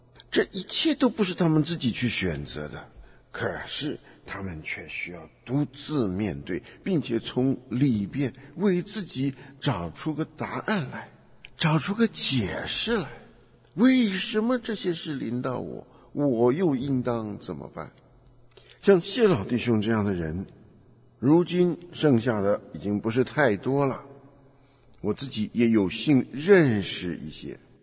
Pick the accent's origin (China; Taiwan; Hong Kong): Taiwan; now in United States; 我们家在台湾长大是没有亲戚的，我的爸妈跟着国民党走了，就再没有见过父母了